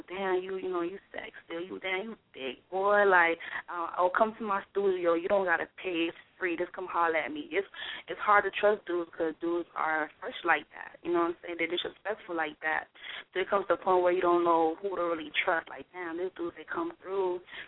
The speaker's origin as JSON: {"language": "English", "town": "Miami", "region": "Florida", "country": "United States", "said": "I'm from Miami, you know, shout out to Miami 305. I'm from Miami"}